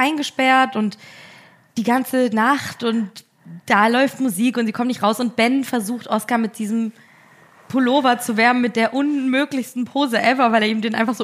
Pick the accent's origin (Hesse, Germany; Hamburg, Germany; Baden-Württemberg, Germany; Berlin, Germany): Baden-Württemberg, Germany; Ulm; Ich komme aus Ulm.